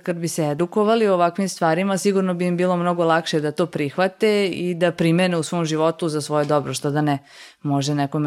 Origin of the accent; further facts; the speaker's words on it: Pančevo, Vojvodina, Serbia; Ja sam iz Pančeva, to je grad koji nije toliko mali